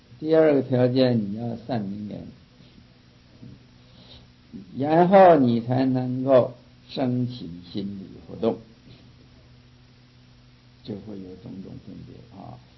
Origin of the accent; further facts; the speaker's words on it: China; 你像就是我们中国人没有学过英文的